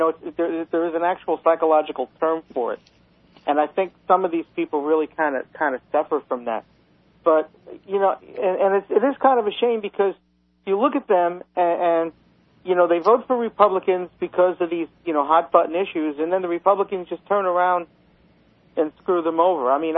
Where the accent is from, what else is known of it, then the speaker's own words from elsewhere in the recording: New York, United States; You know, like I was used to growing up in Brooklyn.